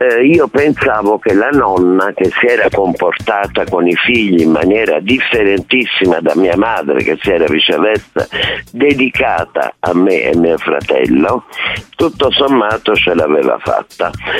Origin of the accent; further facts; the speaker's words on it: Rome, Lazio, Italy; also born or lived in Naples; perché io ho vissuto sempre a Roma, ma sono nata a Napoli.